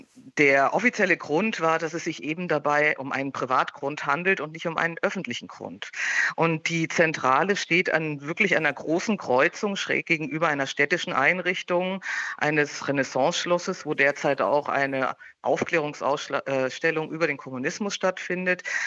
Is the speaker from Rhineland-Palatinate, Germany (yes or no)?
yes; Trier, Rhineland-Palatinate, Germany; born there; Ja, ich komme ja zufällig aus Trier. Also ich bin in Trier geboren tatsächlich, habe aber lange nicht mehr dort gelebt